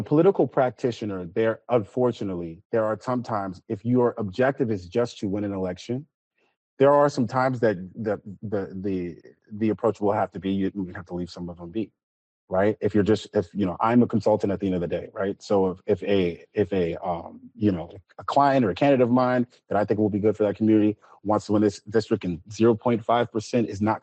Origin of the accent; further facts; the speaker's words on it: Chicago, Illinois, United States; I grew up in Chicago, and none but Democrats here, right?